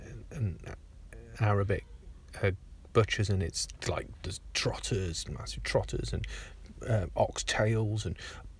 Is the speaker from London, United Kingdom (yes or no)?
no; Coventry, West Midlands, United Kingdom; born there; I was born in Walsgrave Hospital